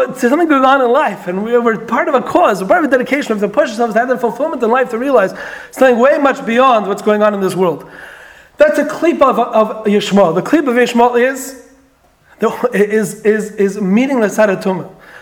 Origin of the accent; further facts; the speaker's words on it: Miami, Florida, United States; In America, you know, I grew up in Miami, right? I grew up in Miami